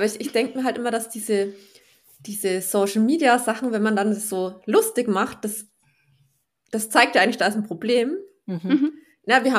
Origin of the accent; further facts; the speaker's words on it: Bamberg, Bavaria, Germany; also ich jetzt aus meiner Gegend, ich komme aus Bamberg.